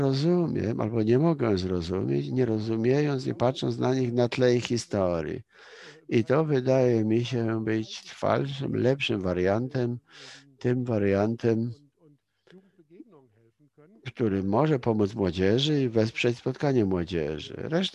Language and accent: Polish; Germany; Polish is a second language; I w tym kontekście jako Niemiec nie mogę zrozumieć Polski, nie postrzegając Polski jako także w cudzysłowie produktu własnej historii.